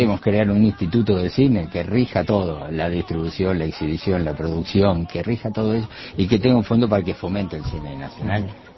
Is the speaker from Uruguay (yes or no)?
yes; Uruguay; nuestra presencia como uruguayo fuera